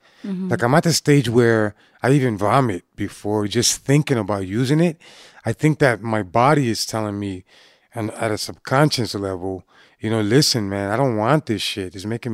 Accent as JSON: {"language": "English", "town": "Boston", "region": "Massachusetts", "country": "United States", "tie": "born or raised there", "said": "when growing up in Boston, you know, back in the 90s"}